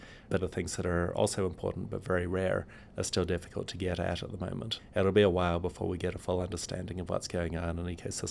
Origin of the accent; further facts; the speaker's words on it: New Zealand; So I'm from New Zealand originally